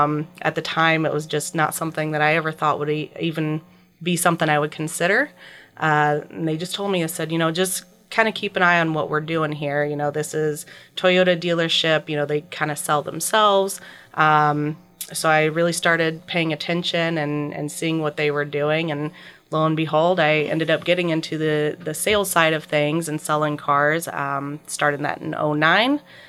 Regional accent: Godfrey, Illinois, United States; I grew up in Godfrey. Went to Alton schools and graduated from Alton High School 2004.

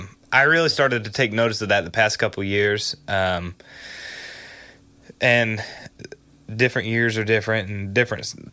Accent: Bunker Hill, United States; In 2020, we moved from outside of town. I'm from Bunker Hill into town.

